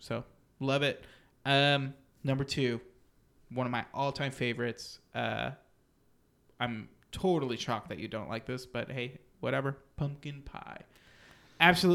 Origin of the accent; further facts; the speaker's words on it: the South, United States; However, I'm from the South, and we love this pie.